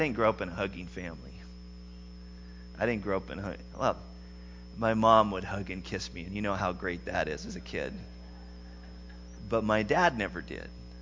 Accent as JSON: {"language": "English", "region": "California", "country": "United States", "tie": "born or raised there", "also_born_or_lived": "Olympia", "said": "But I remember that we had moved away to Olympia, Washington. I grew up in Southern California."}